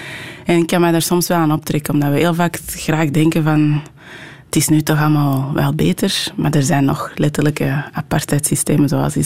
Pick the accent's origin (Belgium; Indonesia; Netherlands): Belgium; Antwerp; born or raised there; first language French; Dutch is a second language; also born or lived in Brussels / Anderlecht